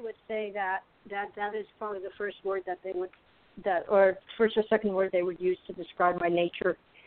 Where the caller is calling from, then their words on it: Arizona, United States; The heat of Arizona.